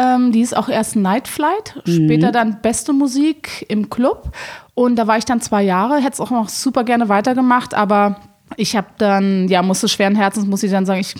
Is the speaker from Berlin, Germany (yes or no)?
yes; Berlin, Germany; moved away; In Prenzlauer Berg.